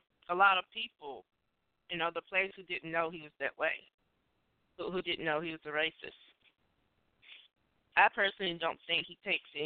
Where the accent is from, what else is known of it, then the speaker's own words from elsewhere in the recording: United States; born there; I've never served in the military. I was born in America.